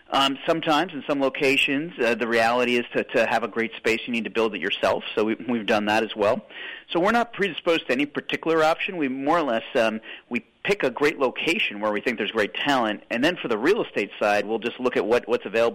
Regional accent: Pittsfield, Massachusetts, United States; I was born in Pittsfield, but I also lived in Pittsfield all the way through my schooling, graduated from Pittsfield High School

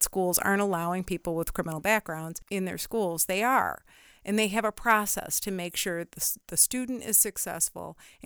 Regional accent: Illinois, United States; I'm from Northern Illinois, and I'm a border state with Wisconsin.

